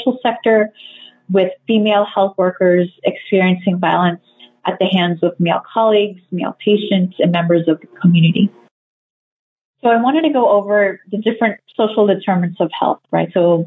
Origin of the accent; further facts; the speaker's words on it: California, United States; So in my home state of California, we had natural wildfires